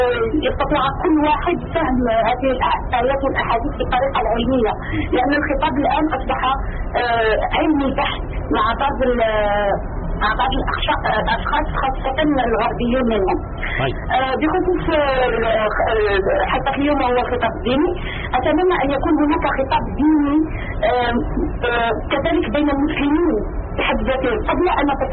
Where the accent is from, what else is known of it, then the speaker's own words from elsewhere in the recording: Algeria; أنا إنسانة بسيطة من الجزائر، درست بيولوجيا سلوكية،